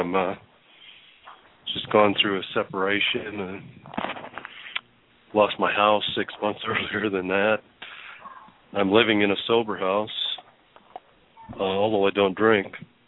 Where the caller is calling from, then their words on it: Austin, Texas, United States; I'm calling from Austin, Texas.